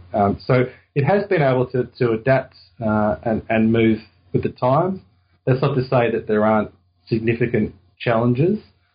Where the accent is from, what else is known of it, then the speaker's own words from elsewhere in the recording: Melbourne, Victoria, Australia; not far from where I grew up in Melbourne